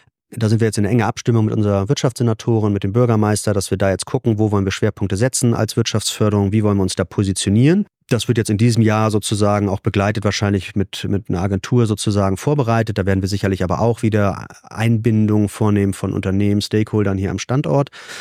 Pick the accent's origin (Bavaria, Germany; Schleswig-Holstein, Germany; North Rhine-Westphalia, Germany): Schleswig-Holstein, Germany; Bad Schwartau; also born or lived in Lübeck; Also ich komme ursprünglich aus Schwartau, also das ist ja auch nicht Lübeck